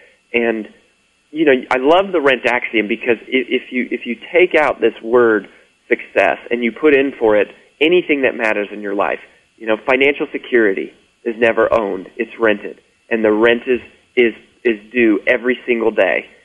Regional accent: Colorado, United States; now in Nashville, United States; Yeah, well, I mentioned earlier I grew up in Colorado. I live in Nashville now.

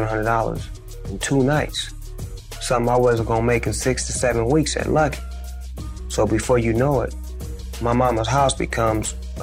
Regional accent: Long Beach, California, United States; I'm from Long Beach to LBC, Eastside. I'm finna put it down for my city.

